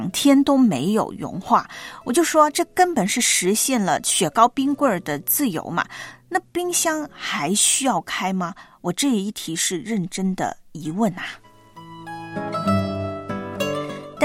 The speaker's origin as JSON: {"language": "Chinese", "region": "southern China", "country": "China", "tie": "born or raised there", "said": "毕竟呢，我是土生土长的南方小妹啊。"}